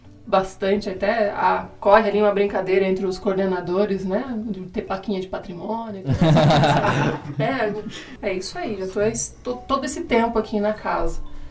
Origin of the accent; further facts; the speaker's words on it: Umuarama, Paraná, Brazil; accent: interior; Não sou daqui, né? Pra quem não sabe, sou de Umuarama, então esse sotaquezinho de porta, portão, porteira é de lá, né? Coisa do interior.